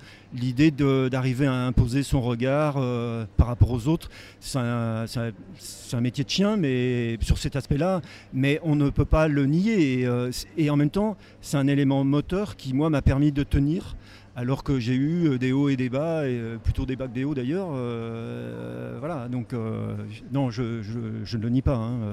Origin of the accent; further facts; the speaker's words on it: Chambéry, Auvergne-Rhône-Alpes, France; born there; Moi, je suis né à Chambéry et j'ai longtemps passé mes vacances dans les montagnes environnantes.